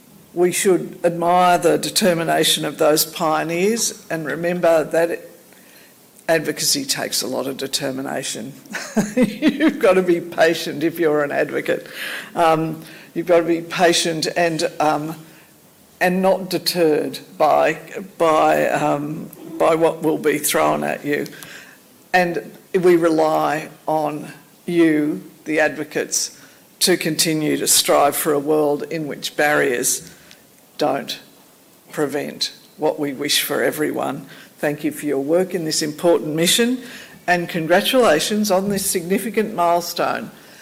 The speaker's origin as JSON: {"language": "English", "country": "Australia", "said": "I think I can say that as an Australian, all Australians benefit greatly from what you"}